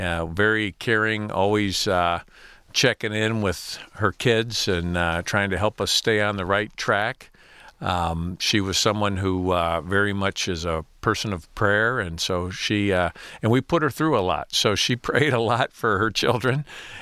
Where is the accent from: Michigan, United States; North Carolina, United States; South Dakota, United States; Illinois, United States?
Michigan, United States; Midland; Sure. I grew up in Midland, Michigan. My parents both came to Michigan from Indiana, where they both grew up on farms.